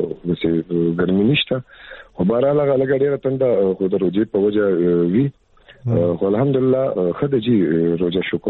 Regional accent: Peshawar, Khyber Pakhtunkhwa, Pakistan; زه د پېښور یم او پېښور کې پیدا شوی یم اوس هم په پېښور کې یم او کورنۍ زمونږ د لنکي زبان والا اوار ورته وي … ښکلی کام قبیل لرم

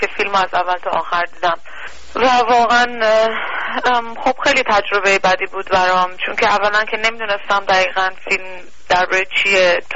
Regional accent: Iran; moved away

